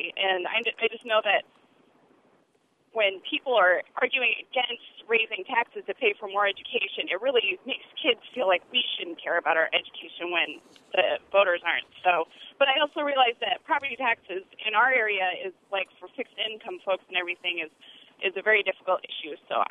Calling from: Decatur, Illinois, United States; I'm calling from Decatur

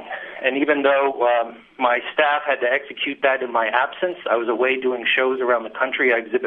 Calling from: Lakeside, Michigan, United States; I'm an artist from New Orleans, and I have a business there with 14 employees.

